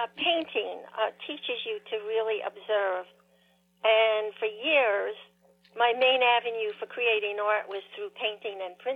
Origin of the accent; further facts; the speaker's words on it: New York, United States; I grew up on the South Shore, which has a lot of clamming, but I ended up on the North Shore, and it does have clamming, a little bit less clamming, but the harbor I live close to, Mount Sinai Harbor